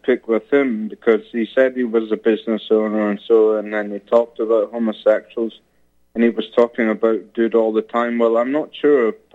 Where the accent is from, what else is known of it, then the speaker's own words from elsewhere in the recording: United Kingdom; I'm a British citizen, for example, though I have a house in Germany.